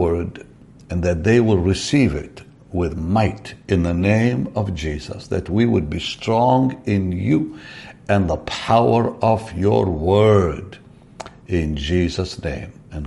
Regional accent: Israel; You know, I come from Israel, and there's a lot of walls and pillars that have been there for like over 2,000 years.

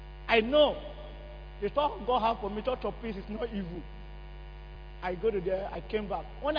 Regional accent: Delta, Nigeria; I'm from Delta State.

